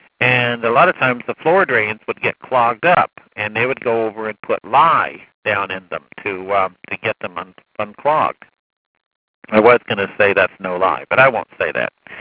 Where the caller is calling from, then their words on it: Australia; I'm calling from Australia